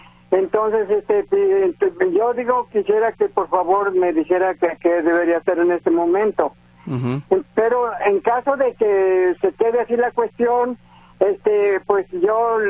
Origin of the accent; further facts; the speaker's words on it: Lagos de Moreno, Jalisco, Mexico; como yo me vine a chambear aquí a Guadalajara, entonces, porque yo soy de Lagos uh-huh. de Moreno.